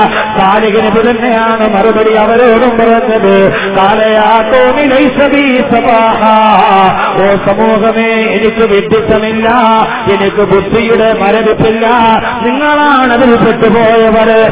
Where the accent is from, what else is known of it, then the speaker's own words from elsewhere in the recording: Thodupuzha, Kerala, India; സഹോദരങ്ങളെ, എന്റെ സ്വദേശമായ ഇടുക്കി ജില്ലയിലെ തൊടുപുഴയിൽ 144 പ്രഖ്യാപിച്ചിരിക്കുകയാണിത്.